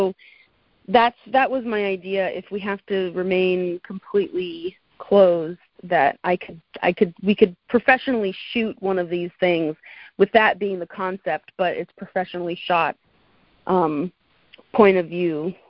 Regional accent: Bahamas; moved away as an adult; now in United States; I grew up in the Bahamas. Like, I didn't have access to every movie. We had like one channel. And then it wasn't until I moved to the U.S. and I went to college

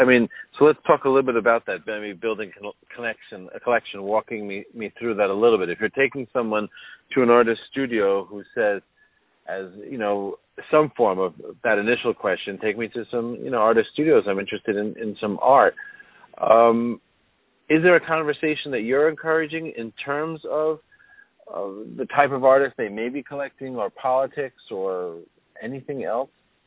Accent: New York, United States; I mean, I'm a New Yorker, too, so I'm not going to argue with you

